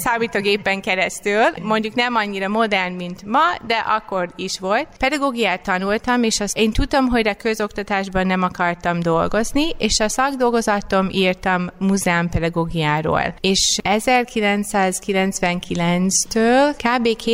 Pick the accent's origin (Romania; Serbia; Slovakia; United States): United States; Hungarian is a second language; moved away as an adult; now in Budapest, Hungary; Biztos, aki hallgatja a hangomat, rájön arra, hogy nem vagyok magyar. Az Amerikai Egyesült Államokból jöttem Magyarországra.